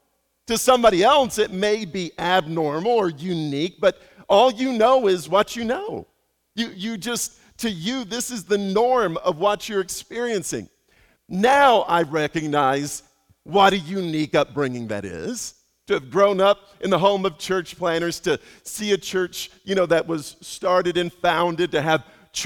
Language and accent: English; Venezuela; also born or lived in Kentucky, United States / Ecuador; I was born in Kentucky, but, you know, went to Ecuador, reassigned to Venezuela. That's where I spent most of my time.